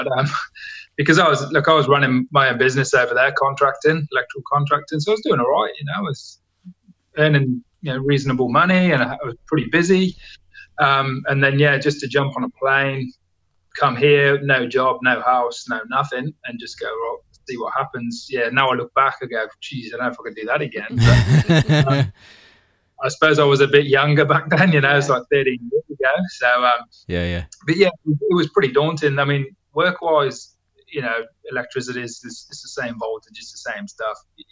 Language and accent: English; Australia; I'm an Australian